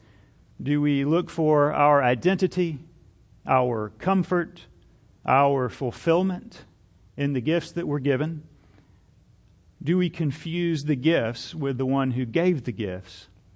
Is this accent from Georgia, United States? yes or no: yes; Georgia, United States; That's what I'd say where I grew up in South Georgia, just bragging.